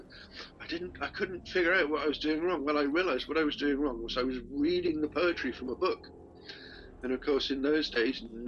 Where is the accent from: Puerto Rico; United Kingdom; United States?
United Kingdom; Cardiff, Wales; Okay, well, I'm from Cardiff, Wales.